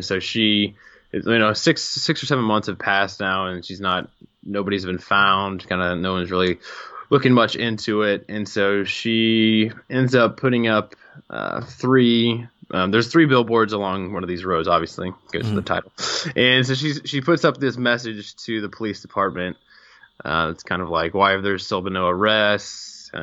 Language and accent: English; Missouri, United States; I'm from Missouri, and this fucking city does not exist.